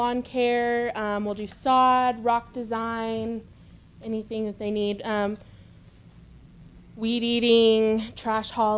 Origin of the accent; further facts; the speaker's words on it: Las Cruces, New Mexico, United States; I'm actually from Las Cruces.